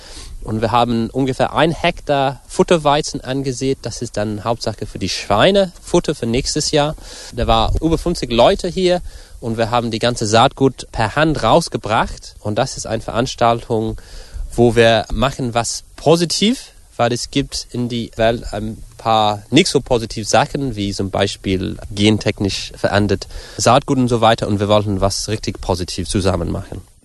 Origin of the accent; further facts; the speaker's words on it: England, United Kingdom; German is a second language; now in Germany; Ich komme aus England ursprünglich. Ich habe eine deutsche Frau und wir haben in England gewohnt. Ich habe da Demeter-Landwirtschaft gemacht und dann haben wir entschieden, dass wir würden zurück nach Deutschland ziehen.